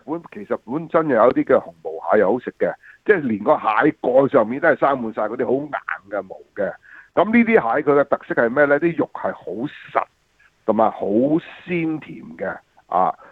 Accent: Shanghai, China; 咁我譬如我哋係上海人嚟講咧，就一定咧就煲一煲薑茶，

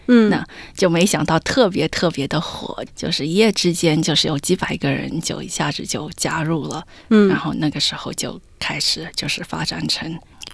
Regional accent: Melbourne, Victoria, Australia; also born or lived in China / United States; 我是在墨尔本长大的，我是小时候跟我爸妈一起过来移民的，我七岁就来这里了，然后在这里读完小学、中学、大学、本科，并进入工作。

